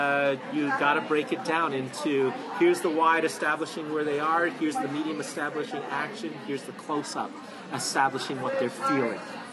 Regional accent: Toronto, Ontario, Canada; Here's a little background about growing up in Toronto as well.

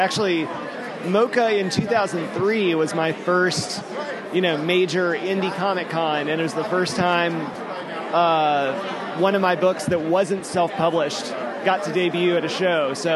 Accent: Arkansas, United States; growing up, all the way up until college, I guess, growing up in Arkansas, pre-internet, you know

